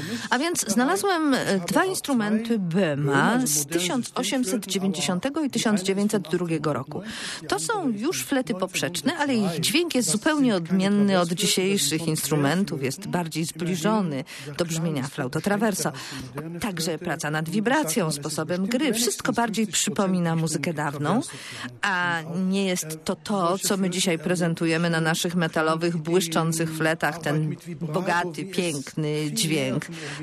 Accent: Hamburg, Germany; Polish is a second language; a ja z Hamburga, to tu prawie jestem jak z południa.

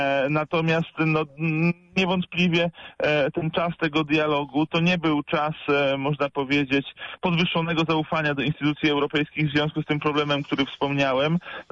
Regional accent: Poznań, Greater Poland Voivodeship, Poland; born there; jako poznaniak z urodzenia

